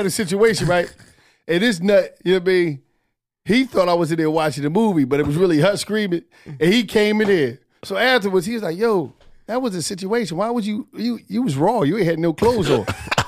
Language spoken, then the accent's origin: English; Philadelphia, Pennsylvania, United States; I'm from North Philly. I ain't never been to France.